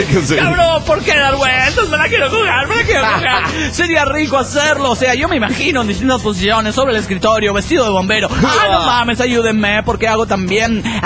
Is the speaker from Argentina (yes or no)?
no; Monterrey, Nuevo León, Mexico; now in Austin, United States; tengo 8 años viviendo en Austin, Texas. Llegué aquí de Monterrey, Nuevo León, México.